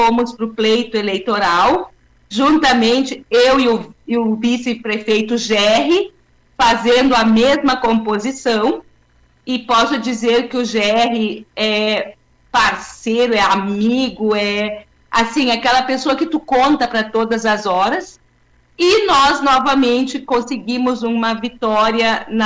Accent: Novo Hamburgo, Rio Grande do Sul, Brazil; Eu nasci em Novo Hamburgo e morei em Novo Hamburgo até 1994.

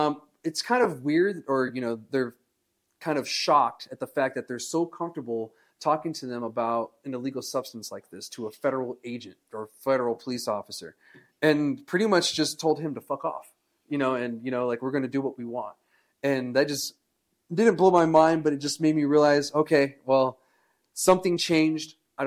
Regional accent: Alamogordo, New Mexico, United States; I grew up in Alamogordo.

